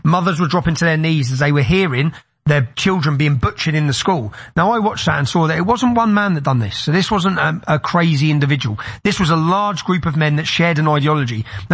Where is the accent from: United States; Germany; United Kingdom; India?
United Kingdom; Luton, East of England; So very early on, I realized growing up in Luton